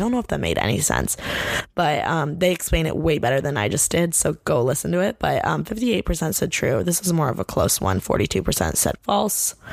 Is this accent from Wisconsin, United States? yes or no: no; Bloomington, Indiana, United States; So, the thing that I'm really thankful for about growing up in Bloomington is that there was a college town, so it brought a lot of like character to like the Midwest town that I live in.